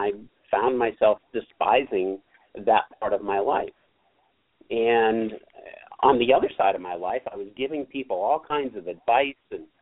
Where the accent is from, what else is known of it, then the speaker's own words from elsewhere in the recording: Massachusetts, United States; Well, like we said, I've born and raised in Western Massachusetts, lived there forever.